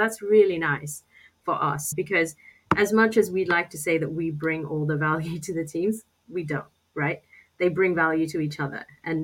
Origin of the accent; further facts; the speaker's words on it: Australia; now in Oxford, United Kingdom; That is a really tricky question for an Aussie to answer. You know, one of the things that I found when I moved from Sydney to Oxford, I live in Oxford